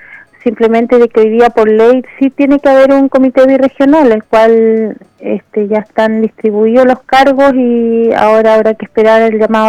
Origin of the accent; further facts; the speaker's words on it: Guaitecas, Aysén, Chile; la gente de Guaiteca, aquí los mayores perjudicados somos la gente de Guaiteca